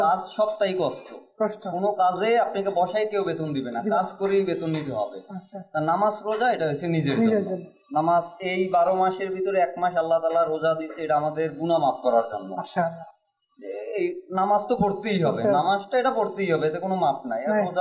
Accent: Morrelganj, Khulna Division, Bangladesh; আমার বাড়ি বাগেরহাট জেলা মোরেলগঞ্জ থানা।

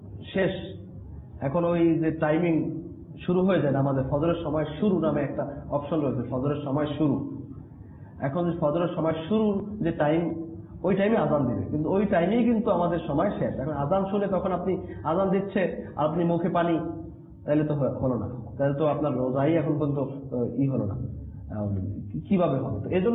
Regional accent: Barisal, Barisal Division, Bangladesh; যেমন আমার বাড়ি বরিশালে সময়সূচি অনেক ডিফারেন্স রয়েছে

